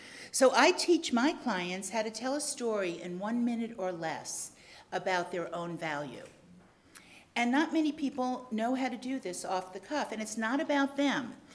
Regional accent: New York, United States; Well, I am from New York, and I do talk fast

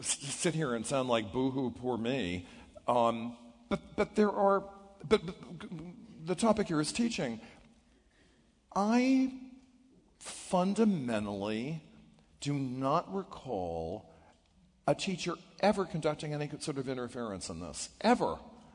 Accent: Washington, District of Columbia, United States; So then I started to run away to Rock Creek Park. I grew up in Washington.

